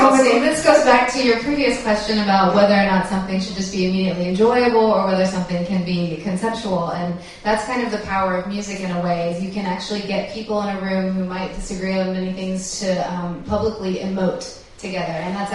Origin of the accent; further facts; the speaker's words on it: Tennessee, United States; I grew up in Northeast Tennessee, which is a very conservative Republican part of the United States.